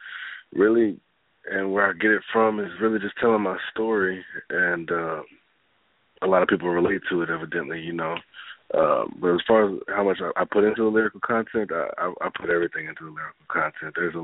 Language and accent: English; San Antonio, Texas, United States; also born or lived in Waco; I grew up in San Antonio. I'm from Waco, but when my parents split up, I moved with my mom to San Antonio.